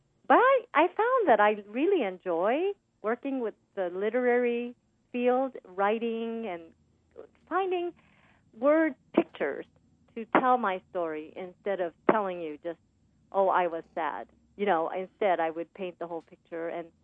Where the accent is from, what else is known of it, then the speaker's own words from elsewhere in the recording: Osaka, Japan; growing up in Osaka, flying my kite, and just a carefree life.